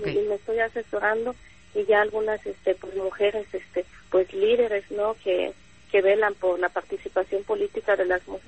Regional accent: Guerrero, Mexico; en nuestra comunidad, en mi pueblo, queda una hora y media de Tlapa, digo, Tlapa de Comonfort, el corazón de la montaña

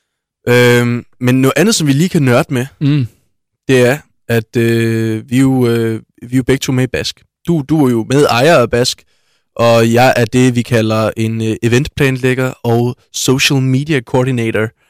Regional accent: Region of Southern Denmark, Denmark; now in Odense, Denmark; Vi kommer jo begge to fra Sydfyn. Jeg bor inde i Odense

